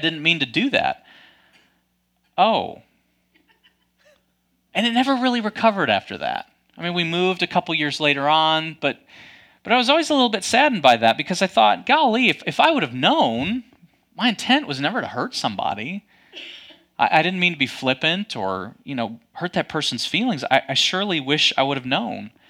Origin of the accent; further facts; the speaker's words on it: Michigan, United States; I grew up in Michigan. There, our communication style very much more direct, right?